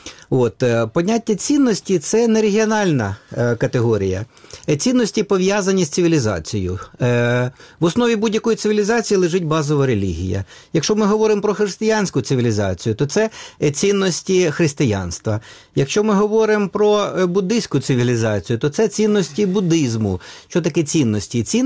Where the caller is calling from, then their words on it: Kramatorsk, Donetsk Oblast, Ukraine; Краматорск.